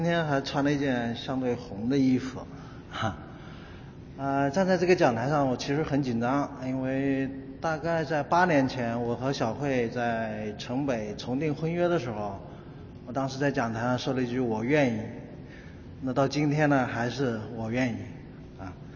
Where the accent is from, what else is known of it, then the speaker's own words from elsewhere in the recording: China; 我们中国人有句老话叫老吾老以及人之老。